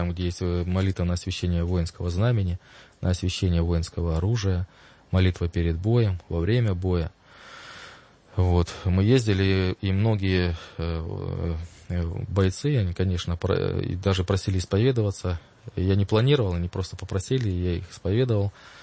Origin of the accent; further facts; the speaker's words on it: Luhansk, Luhansk Oblast, Ukraine; Я из Луганска, да